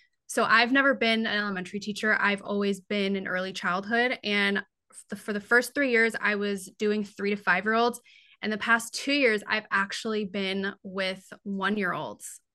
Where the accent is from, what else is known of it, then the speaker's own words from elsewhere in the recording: Newbury Park, California, United States; So I was born and raised in Newbury Park. Absolutely love it. I love the area. I never want to leave Ventura County.